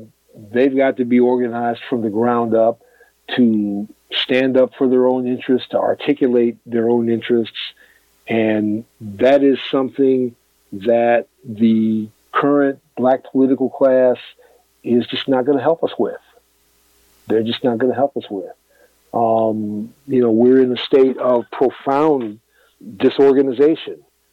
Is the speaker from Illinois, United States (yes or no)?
yes; Chicago, Illinois, United States; I'm originally from Chicago